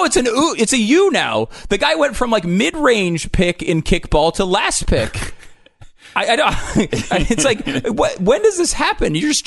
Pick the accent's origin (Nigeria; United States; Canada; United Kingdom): Canada; If you listen, as a Canadian sports celebrity, I do quite often to Toronto Blue Jays games on the radio